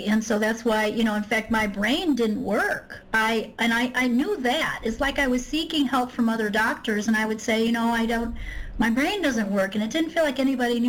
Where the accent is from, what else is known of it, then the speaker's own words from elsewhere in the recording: Chicago, Illinois, United States; I'm from Illinois, the Chicagoland area originally, and I thought I was going to live and die in Chicago